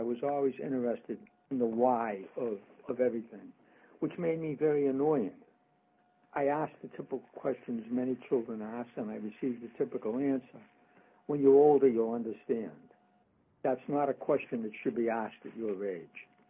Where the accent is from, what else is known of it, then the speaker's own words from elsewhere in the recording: Boston, Massachusetts, United States; On planet Earth. I grew up in Boston.